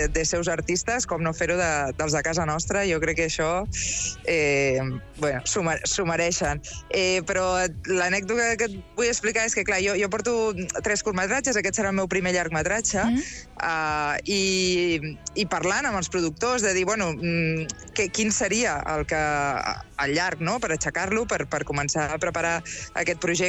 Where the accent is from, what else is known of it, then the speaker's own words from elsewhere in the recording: Mataró, Catalonia, Spain; Només a un, a Mataró, però jo sóc de Mataró